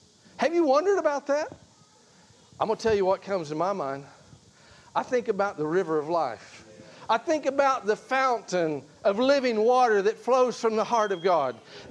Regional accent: Kentucky, United States; and I grew up in Kentucky, and so we had streams and springs coming down, and it was clear water.

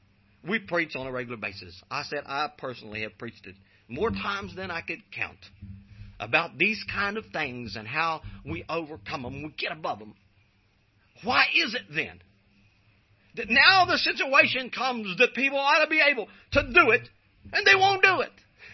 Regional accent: West Virginia, United States; just the fact that I'm from West Virginia and I drove freely from there, not asking anybody any permission, all the way out here to Missouri

